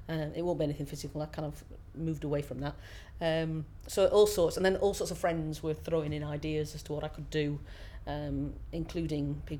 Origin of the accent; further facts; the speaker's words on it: Wallasey, North West England, United Kingdom; Lisburn, 45, and I'm from Wallasey on the Wirral.